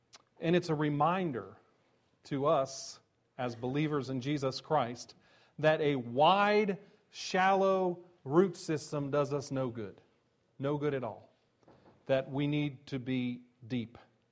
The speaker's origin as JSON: {"language": "English", "region": "New Jersey", "country": "United States", "said": "Now, this has been a very tough week for my home state of New Jersey, as you have seen from the news."}